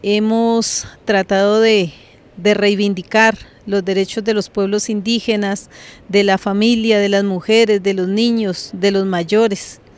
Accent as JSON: {"language": "Spanish", "region": "Cauca", "country": "Colombia", "said": "vengo del norte del Cauca, en Colombia. Hago parte del pueblo Nasa."}